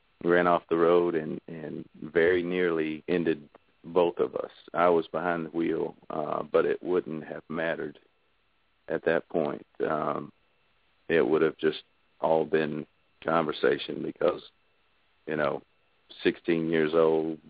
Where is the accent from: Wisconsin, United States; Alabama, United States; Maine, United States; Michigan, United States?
Alabama, United States; Greenville; growing up in Greenville, Alabama. There's, there's McDonald's, there's a TGNY parking lot, there's, a stretch of road that goes over to the courthouse and makes a big square back to the hilltop and then back to McDonald's again